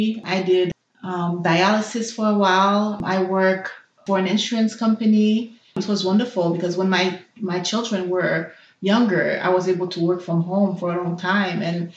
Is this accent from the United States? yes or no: no; Haiti; first language Haitian Creole; English is a second language; now in Montreal, Canada; So Haitian Creole is my first language, but I also learned French while I was in Haiti at the same time. So when I moved to Montreal, it was a pretty easy transition.